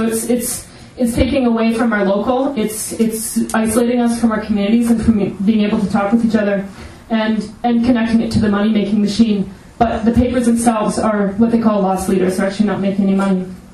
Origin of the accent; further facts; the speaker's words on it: Maple Ridge, British Columbia, Canada; I grew up in Maple Ridge